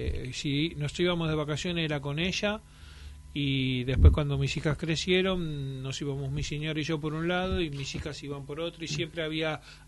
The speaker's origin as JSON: {"language": "Spanish", "region": "Buenos Aires", "country": "Argentina", "said": "anduvo ahí todo por Flores Floresta, yo soy de Floresta."}